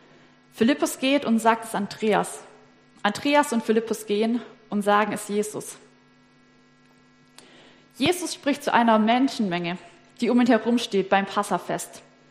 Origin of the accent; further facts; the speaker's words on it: Neuffen, Baden-Württemberg, Germany; Ursprünglich komme ich aus Neuffen, das ist bei Metzingen-Nürtingen in der Nähe.